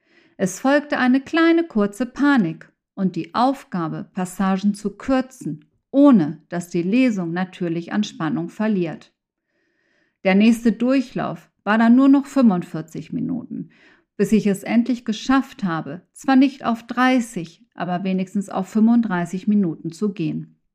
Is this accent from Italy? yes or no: no; Mexico; Mein Kriminalroman »Das Kleid auf dem Klavier« spielt in meiner Heimat Mexiko.